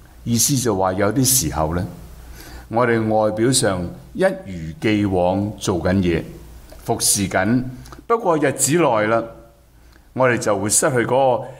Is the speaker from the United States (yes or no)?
no; China; 如果你去欧洲行一行，我们中国人就是这样，辛苦一世打拼赚钱